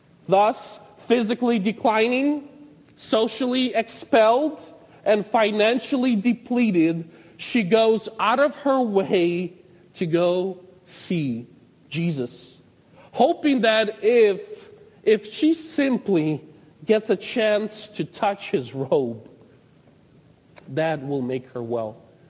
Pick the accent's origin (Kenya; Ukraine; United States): Ukraine; I remember growing up in Ukraine and being in the metro stations, in the subway stations there